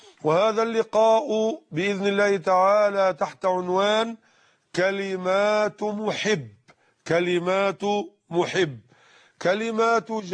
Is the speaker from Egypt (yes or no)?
yes; Mit Hadid, Dakahlia, Egypt; في بيتي بقريتنا ميت حديد منية النصر قهلية مصر،